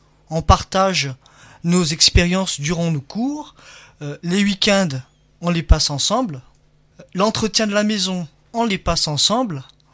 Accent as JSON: {"language": "French", "country": "Madagascar", "said": "Moi, je viens de Madagascar"}